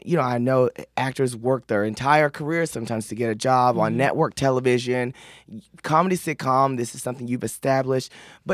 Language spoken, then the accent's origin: English; Paris, Texas, United States; I'm black from Paris, Texas, okay? I grew up in the church.